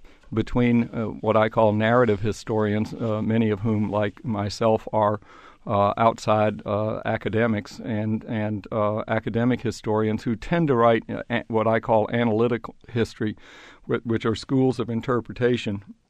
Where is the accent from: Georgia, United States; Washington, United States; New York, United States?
Georgia, United States; Atlanta; Well, I grew up in Atlanta, segregated Atlanta, the child of a dry cleaner who was terrified of politics and scared of race relations in the segregated era.